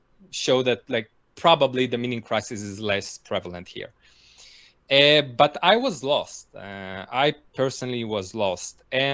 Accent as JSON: {"language": "English", "country": "Israel", "also_born_or_lived": "Russia", "said": "I was I'm from Israel, originally, not originally, but I was born in Russia and we immigrated to Israel"}